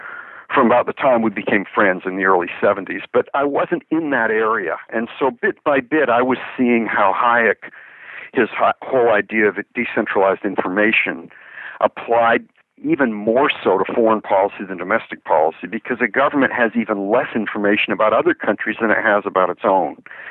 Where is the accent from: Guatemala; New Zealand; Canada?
Canada; now in United States; I mean, when I moved to this country from Canada in the early 70s, I saw America as the land of the free.